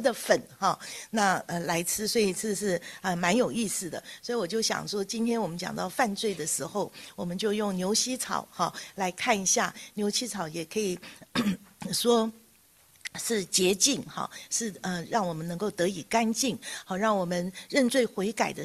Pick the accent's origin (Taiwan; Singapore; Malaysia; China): China; 好像我们中国人过年的时候有挂那个红春联。